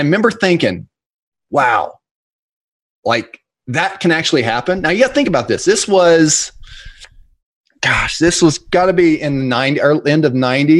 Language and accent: English; Weatherford, Oklahoma, United States; now in Oklahoma City, United States; which I'm from a smaller town, Weatherf